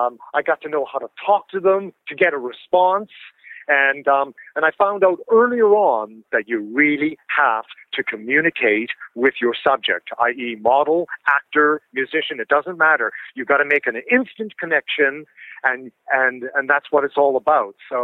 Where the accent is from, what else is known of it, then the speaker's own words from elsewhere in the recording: Vancouver, British Columbia, Canada; also born or lived in United Kingdom; now in London, United Kingdom; I am British. I'm practicing my North American accent as we speak. No, I was born in this country, but through my teen years, I grew up in Vancouver, and the accent has stuck. So I've spent over half my life in London, but I still sound like a Vancouverite